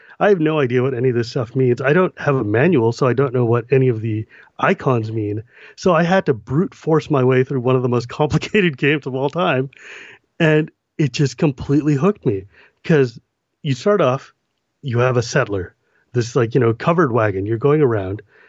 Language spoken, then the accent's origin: English; California, United States; also born or lived in Massachusetts; I grew up in California and I moved to central Massachusetts. And when I was in Massachusetts, I was kind of a lonely kid in the middle of, like, you know, a very rural part of the state.